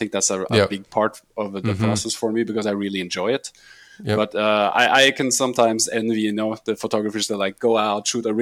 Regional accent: Oslo, Norway; So I had to focus on my hometown, Oslo.

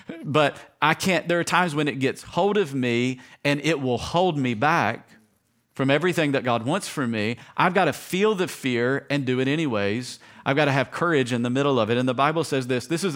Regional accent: Tennessee, United States; I'm from Tennessee, guys.

